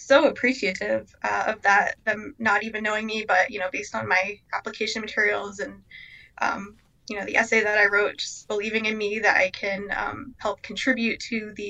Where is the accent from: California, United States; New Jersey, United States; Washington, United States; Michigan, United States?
New Jersey, United States; So I grew up in South Jersey. It's a really agriculturally focused area.